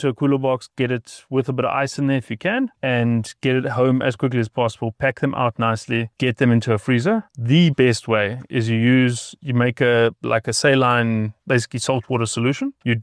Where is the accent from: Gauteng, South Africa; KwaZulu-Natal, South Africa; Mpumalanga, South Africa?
Gauteng, South Africa; When I was a tiny lighty, we used to come all the way, because I was from Gauteng side.